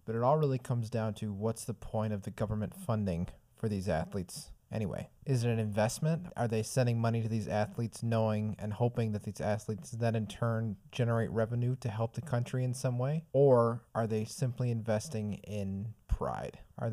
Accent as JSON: {"language": "English", "country": "United States", "tie": "born or raised there", "said": "You ask somebody like me, born and raised in the United States, fairly large sports fan"}